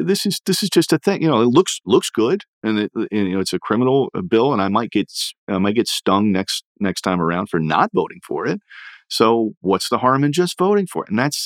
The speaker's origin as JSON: {"language": "English", "region": "Indiana", "country": "United States", "tie": "born or raised there", "said": "especially in states like my home state of Indiana"}